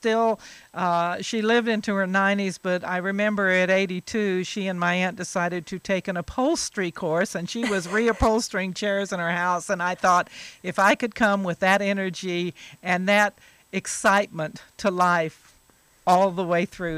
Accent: Oak Ridge, Tennessee, United States; And growing up in Oak Ridge, Tennessee, nothing was older than 1941.

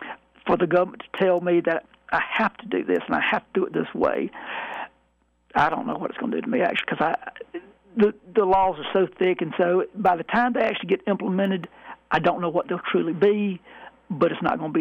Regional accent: Hodges, United States; Well, when you're born and raised in Hodges, it's pretty close to home.

